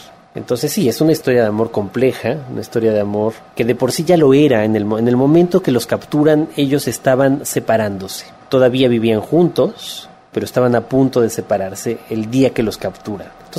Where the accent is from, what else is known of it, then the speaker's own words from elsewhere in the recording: Mexico; en el caso de México, en mi país